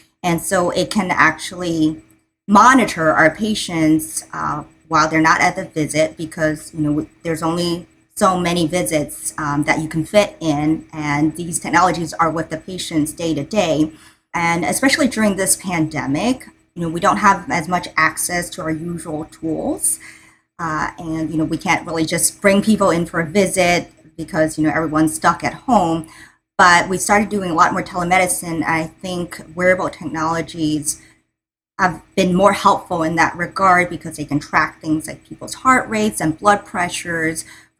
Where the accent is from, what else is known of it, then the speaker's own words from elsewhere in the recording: New York City, New York, United States; and I'm actually a New Yorker. I did all my training in New York.